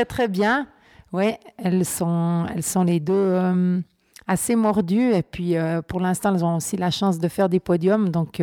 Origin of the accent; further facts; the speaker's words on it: Farvani, Fribourg, Switzerland; Alors, je viens de Farvani, c'est un petit village dans le canton de Fribourg. Mes parents, ben, ils sont suisses tous les deux, mais j'ai une maman suisse-allemande